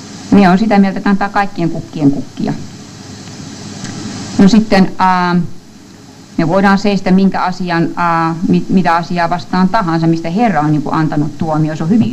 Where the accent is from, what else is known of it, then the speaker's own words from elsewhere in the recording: Australia; now in Finland; Ainakin meillä Australiassa, mä en tiedä miten täällä Suomessa suhtaudutaan asiaan